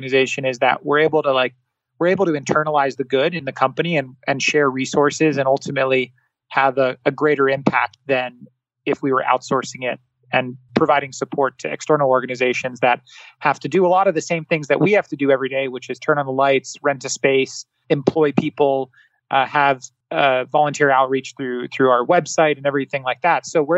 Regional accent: Singapore; I grew up in Southeast Asia. So well before even knowing where Philadelphia was on a map, I was growing up in, you know, the small island nation of Singapore

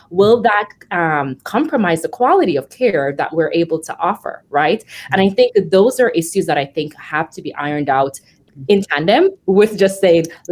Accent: Jamaica; I'm originally from Jamaica

